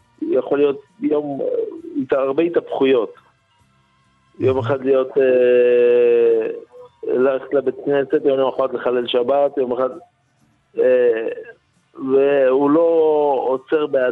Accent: North, Israel; מאזור הצפון.

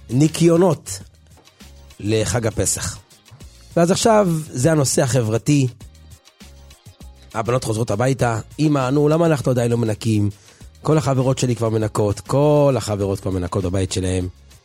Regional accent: Jerusalem, Jerusalem District, Israel; מהשכונה שאני גרתי בה, בבתי הונגרים, גדלתי שם. שם, במאה שערים

